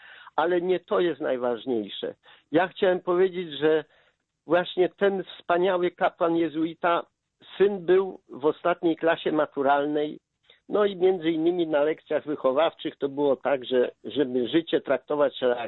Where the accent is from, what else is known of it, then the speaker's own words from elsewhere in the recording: Toruń, Kuyavian-Pomeranian Voivodeship, Poland; bo jestem z Torunia